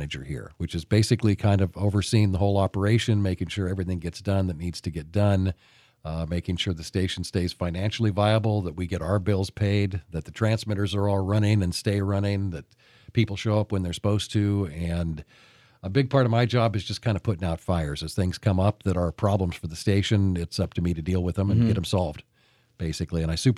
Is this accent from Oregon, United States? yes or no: yes; Glide, Oregon, United States; also born or lived in Salem; I was at Glide at the time, outside of Roseburg. I was born in Salem, moved to Glide, my family, when we were in fifth grade.